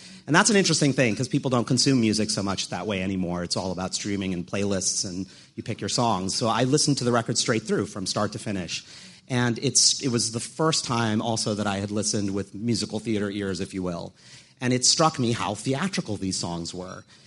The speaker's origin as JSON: {"language": "English", "town": "New York City", "region": "New York", "country": "United States", "tie": "born or raised there", "said": "And I grew up here in New York City and was going to see punk rock shows at CBGB's from the minute my mom let me out of the house"}